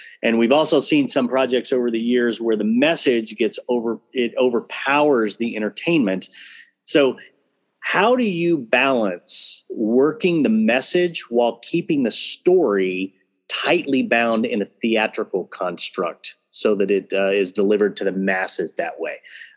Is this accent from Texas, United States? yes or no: yes; Houston, Texas, United States; because I'm originally from Houston and I'm worried about my hometown being underwater at some point